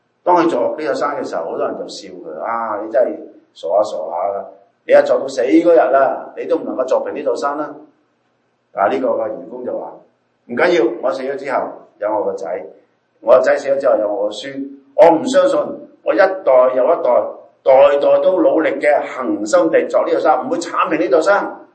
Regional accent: China; 我们中国人有句说话，不可以拔苗助长

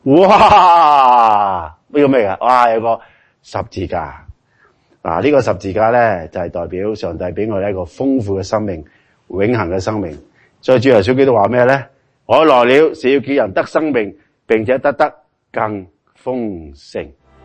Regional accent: China; 没错，我们中国人有个这样的美德，我哋乜都靠自己

